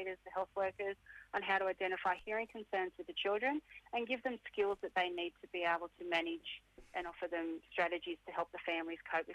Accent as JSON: {"language": "English", "town": "Nevertire", "region": "New South Wales", "country": "Australia", "said": "I'm Wiradjuri from Nevatire in New South Wales, Central West New South Wales."}